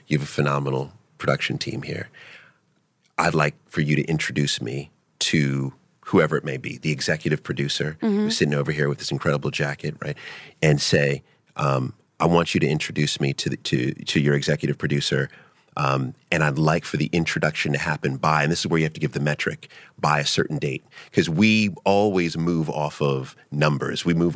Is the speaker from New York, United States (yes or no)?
yes; New York, United States; So I'm from New York. So in New York, we do things a little bit differently. We're very brash and bold and direct.